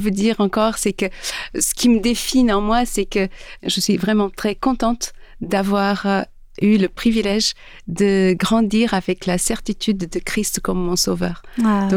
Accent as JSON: {"language": "French", "country": "Portugal", "moved": "yes", "lives_now": "Switzerland", "said": "je suis portugaise, ça fait 24 ans que j'habite ici en Suisse."}